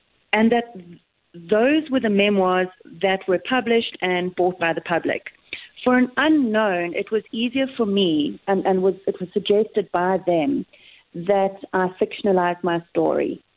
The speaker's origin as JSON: {"language": "English", "town": "Durban", "region": "KwaZulu-Natal", "country": "South Africa", "tie": "born or raised there", "said": "It's set in Durban, where I was born and I grew up."}